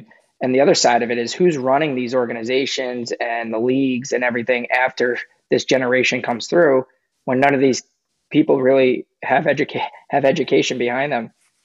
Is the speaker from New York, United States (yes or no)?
yes; Long Island, New York, United States; because I was undersized from Long Island, New York at the time.